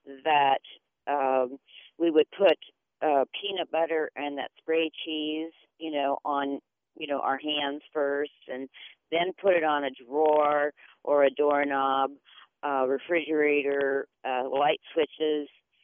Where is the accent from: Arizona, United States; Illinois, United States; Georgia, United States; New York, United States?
Arizona, United States; Tucson; Okay. Well, I am from Tucson, Arizona. I've been here 4 years